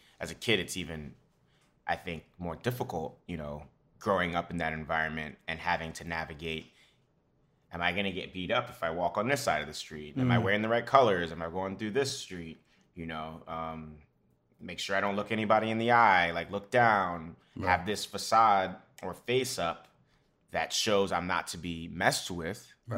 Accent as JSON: {"language": "English", "town": "New York City", "region": "New York", "country": "United States", "tie": "born or raised there", "said": "I think growing up in New York City toughens you as a kid"}